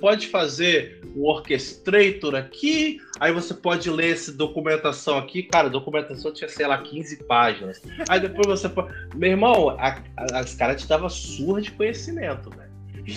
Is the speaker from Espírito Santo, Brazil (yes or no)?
yes; Vila Velha, Espírito Santo, Brazil; Eu sou de Vila Velha, Espírito Santo.